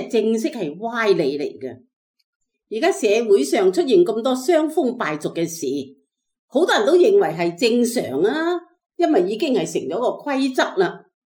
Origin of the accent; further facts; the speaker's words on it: Hong Kong; 而家对付我哋香港人，喐一喐就话你犯国安法。